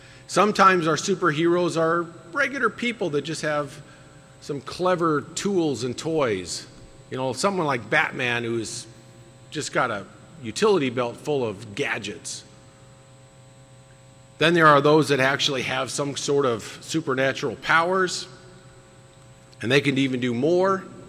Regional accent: Seattle, Washington, United States; I was born in Seattle. Spent a lot of my formative years there.

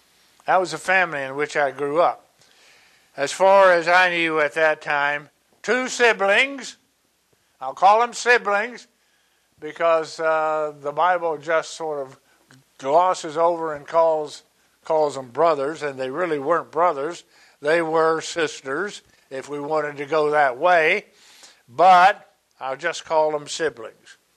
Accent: Athens, Georgia, United States; born there; I was born in Athens, Georgia in 1942, about a month after Pearl Harbor.

